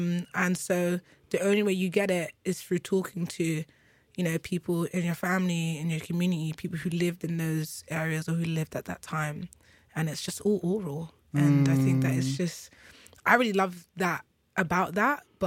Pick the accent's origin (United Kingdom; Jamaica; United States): United Kingdom; born there; I'm born here in the UK. And my accent, my manner, everything that I know about myself and how I behave means that I wouldn't really survive in Nigeria.